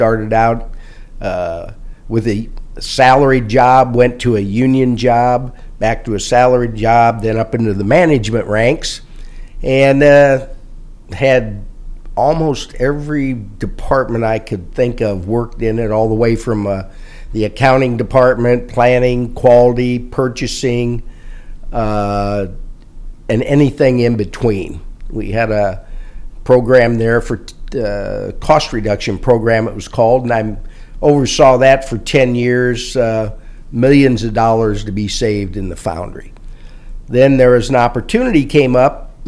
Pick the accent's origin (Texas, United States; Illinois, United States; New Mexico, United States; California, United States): Illinois, United States; Peoria; I was born and raised in Peoria. Went to Woodruff High School, graduated from there